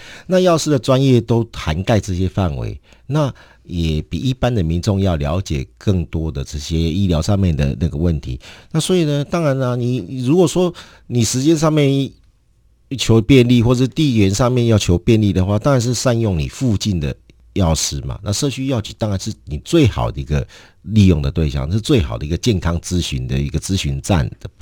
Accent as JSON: {"language": "Chinese", "country": "Taiwan", "said": "我们生在台湾呢，生在这一个台湾人"}